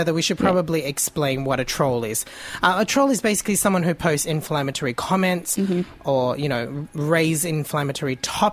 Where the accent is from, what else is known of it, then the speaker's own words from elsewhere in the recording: Australia; I find a lot of Australian artists, mm-hmm, because I'm an Australian blogger